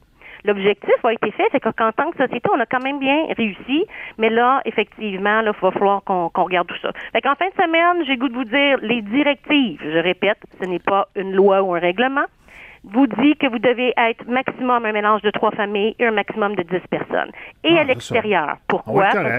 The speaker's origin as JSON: {"language": "French", "region": "Quebec", "country": "Canada", "said": "nous autres, on n'est pas des Hongrois, on est des Québécois."}